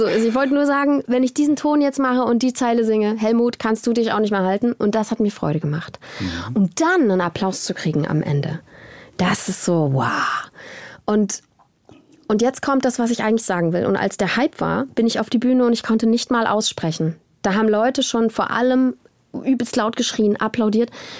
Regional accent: Tübingen, Baden-Württemberg, Germany; ich komme aus Tübingen, da raus aus dieser kleinen, supergeilen Bubble, wo du ja wirklich voll behütet bist

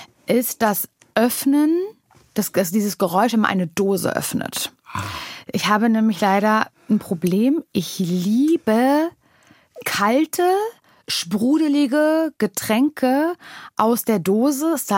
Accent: Parchim, Mecklenburg-Vorpommern, Germany; now in Berlin, Germany; weil ich komme ja aus Parchim und ist ja nicht so weit von Berlin entfernt.

